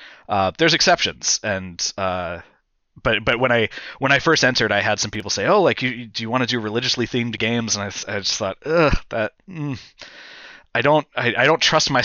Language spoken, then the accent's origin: English; United States; but I couldn't myself go to Syria as an American.